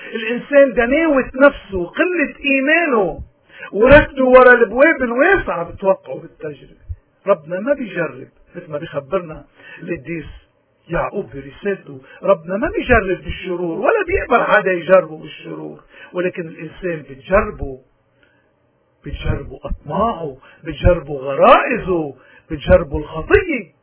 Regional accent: Lebanon; ونحن كلبنانيين من وقت ما وجد التاريخ موجودين

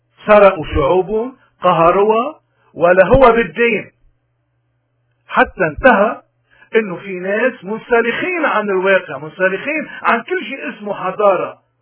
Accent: Lebanon; نحن كلبنانيين المطلوب منا وين ما كنا موجودين ما نقتل حاسة النقد بداخلنا

